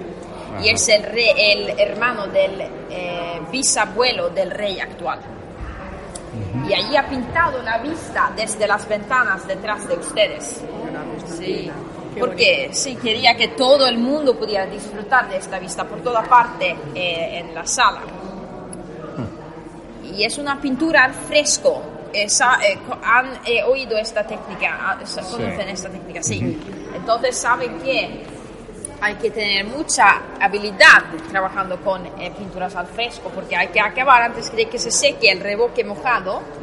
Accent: Sweden; Yo soy sueca, pero mi abuela es de Estonia, pero yo sueca.

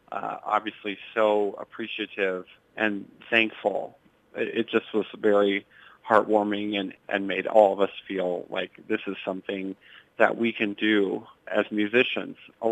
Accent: Wellman, Iowa, United States; had a life-changing experience because I was from Wellman, Iowa and had not been abroad before

